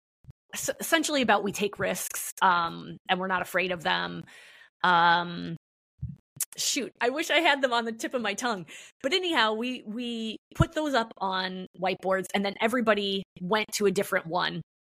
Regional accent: Midwest, United States; I'm from the Midwest.

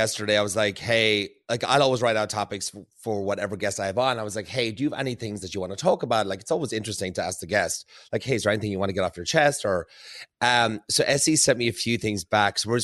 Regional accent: Ireland; I'm from Ireland, like, so we can barely speak English, first of all.

